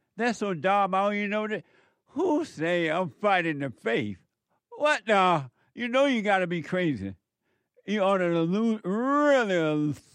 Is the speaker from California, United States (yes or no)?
no; Sweet Home, Alabama, United States; I was born and raised